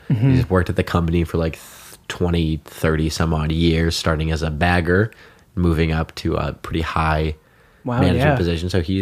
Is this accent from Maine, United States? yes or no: yes; Maine, United States; school, all of high school in Maine. The really memorable friends are in Maine. So I would say Maine. I'm from Maine.